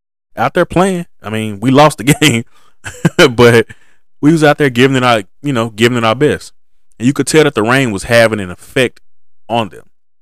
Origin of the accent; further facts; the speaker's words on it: Texas, United States; We're from Texas. So it's usually hot here. And the past couple of summers, it's been a drought.